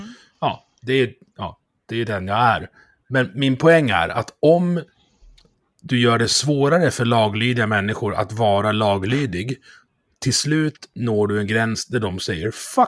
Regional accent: Dalarna County, Sweden; du är från Bergslagen, jag är från Dalarna.

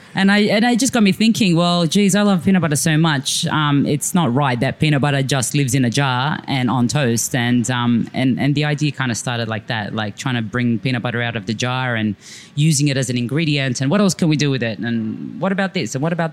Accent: Sydney, New South Wales, Australia; growing up in Sydney, Leichhardt, but 20 years ago, 25 years ago, Leichhardt was the place to be.

